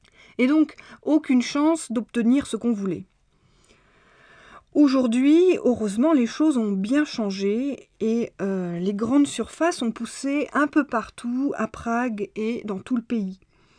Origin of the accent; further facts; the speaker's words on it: France; à l'époque, étaient complètement démodés chez nous en France.